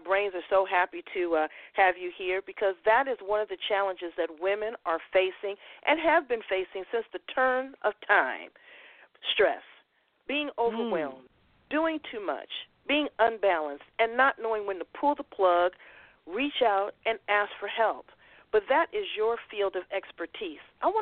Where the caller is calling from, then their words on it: San Diego, California, United States; I'm calling you from America's finest city, San Diego, California